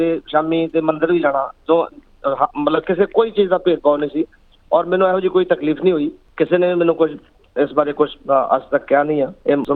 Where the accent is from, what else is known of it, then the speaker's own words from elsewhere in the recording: Jamshedpur, Jharkhand, India; born there; actually ਜਿੱਥੇ ਮੇਰਾ ਜਨਮ ਹੋਇਆ ਜਮਸ਼ੇਦਪੁਰ, ਪਹਿਲਾਂ ਬਿਹਾਰ ਸੀ, ਅੱਜ ਕੱਲ ਝਾਰਖੰਡ ਹੈ ਉਹ